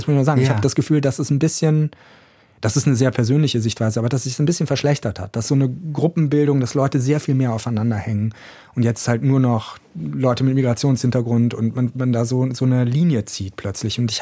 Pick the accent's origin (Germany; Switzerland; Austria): Germany; Cologne, North Rhine-Westphalia; born or raised there